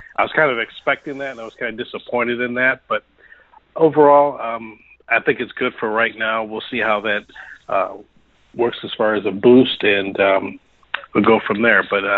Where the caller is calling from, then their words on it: Aurora, Illinois, United States; from Aurora.